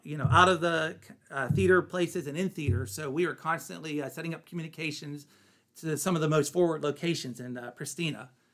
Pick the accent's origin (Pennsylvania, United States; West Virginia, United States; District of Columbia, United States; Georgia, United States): Pennsylvania, United States; Leechburg; I'm a native from Leechburg. I lived there when I was a kid. I graduated high school in 1985.